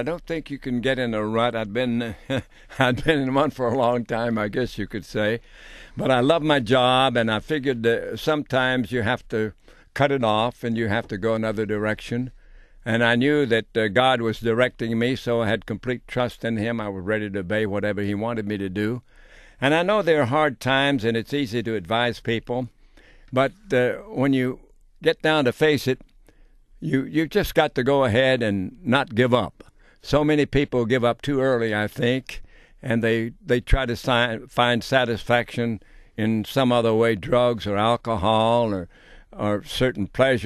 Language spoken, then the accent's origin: English; Michigan, United States; I'll still be with you living my life in Michigan, my home state, surrounded by family and friends.